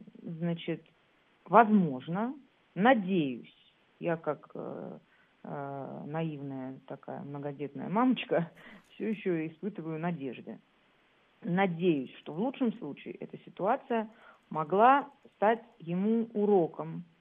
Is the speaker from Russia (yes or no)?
no; Armenia; не потому что я армянка и по древней армянской традиции боюсь сглазить